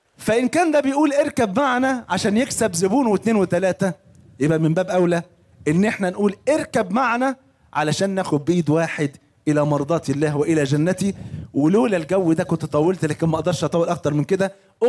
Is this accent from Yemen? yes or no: no; Egypt; كان عندنا في مصر